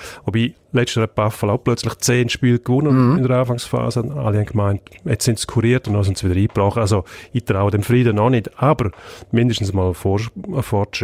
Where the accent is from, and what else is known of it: Switzerland